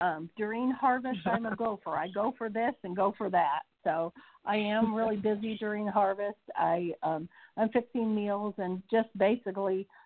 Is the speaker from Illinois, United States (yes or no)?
yes; Mattoon, Illinois, United States; also born or lived in Pinckneyville / Pawnee; I was born in the town of Pinckneyville, Illinois. I was raised in Mattoon and Pawnee.